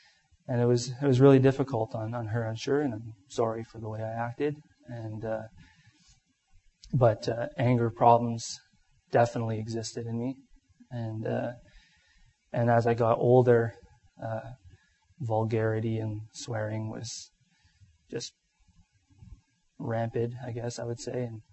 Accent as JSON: {"language": "English", "town": "Timmins", "region": "Ontario", "country": "Canada", "tie": "born or raised there", "said": "I was born and raised in Timmins"}